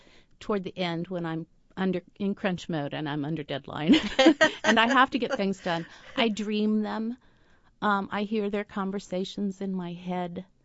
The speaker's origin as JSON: {"language": "English", "town": "Indianapolis", "region": "Indiana", "country": "United States", "tie": "born or raised there", "said": "I was born and raised in Irvington and went to IPS schools and graduated from Howe High School"}